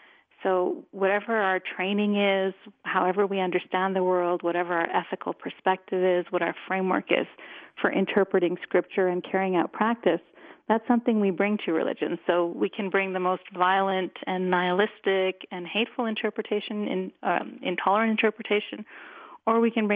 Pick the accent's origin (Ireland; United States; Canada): Canada; Toronto, Ontario; moved away; Yes, Toronto is my hometown.